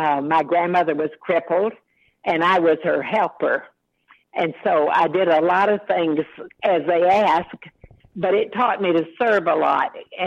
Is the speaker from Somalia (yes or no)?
no; Florida, United States; also born or lived in Arkansas; I was born in Arkansas and I was raised for the most part in Florida. Okay. I grew up near Orlando.